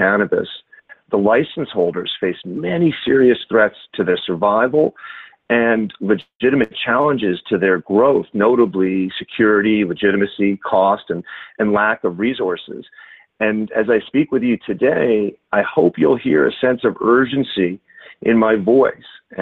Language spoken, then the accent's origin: English; New York, United States; I'm a dad. I've got three great kids. I grew up in New York.